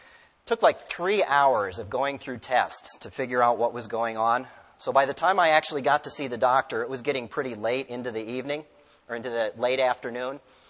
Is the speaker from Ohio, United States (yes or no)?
yes; Ohio, United States; The guy next to me was from Iowa. I introduce myself and say that I'm from Ohio.